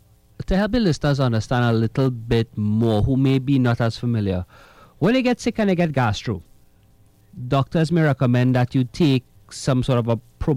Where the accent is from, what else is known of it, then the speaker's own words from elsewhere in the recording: Trinidad & Tobago; as a Trinidadian, a lot of us, we weren't exposed to this before